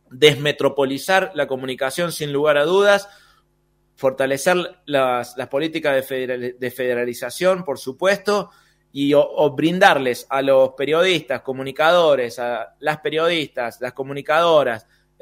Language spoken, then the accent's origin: Spanish; Córdoba, Argentina; Lo digo yo como peronista cordobés